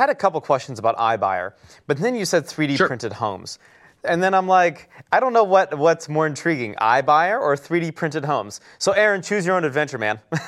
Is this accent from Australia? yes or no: no; Michigan, United States; even though I'm from Michigan, I haven't lived there in a while.